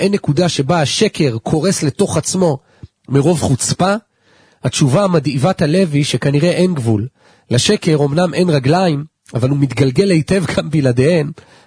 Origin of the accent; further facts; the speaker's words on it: Elkana, West Bank, Palestine; כילד תמים, בן אלקנה, העברתי את מבטי מהמילים בעיתון אל הברז הפשוט שלנו